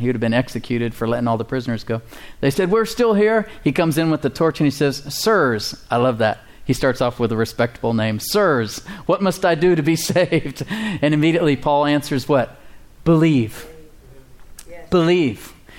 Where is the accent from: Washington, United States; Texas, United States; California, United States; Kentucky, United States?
Texas, United States; Sennacherib is what I'll call him because I'm Texan.